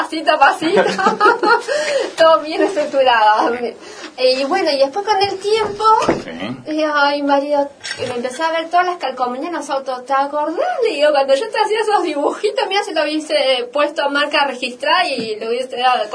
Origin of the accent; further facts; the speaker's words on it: Pinamar, Buenos Aires Province, Argentina; ir de Pinamar, de mi familia, de mi entorno.